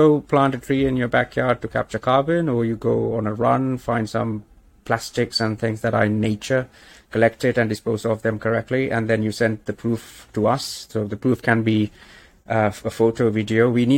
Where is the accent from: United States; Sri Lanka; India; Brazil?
Sri Lanka; moved away as an adult; now in United Kingdom; I've been in the UK since 2004. I'm originally from Sri Lanka, but I came here for university and for studies